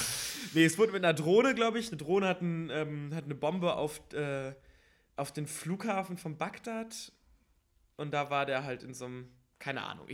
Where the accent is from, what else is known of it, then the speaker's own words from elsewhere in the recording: Iran; es ist ja für uns Iraner, aber das ist natürlich ein ganz, ganz spezielles Thema auch